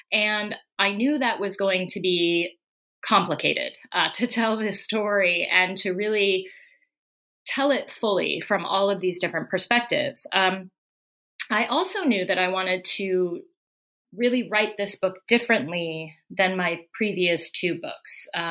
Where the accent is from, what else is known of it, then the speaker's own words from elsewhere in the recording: Colorado, United States; Because growing up in Colorado, I had actually never heard that there was any kind of Civil War history that involved Colorado soldiers